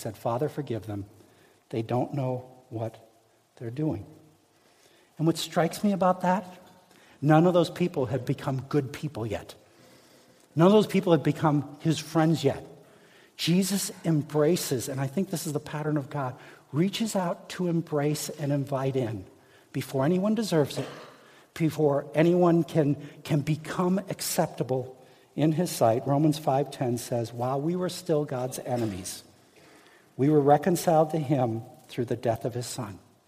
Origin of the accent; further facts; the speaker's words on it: Midwest, United States; Now, I grew up in the Midwest, okay?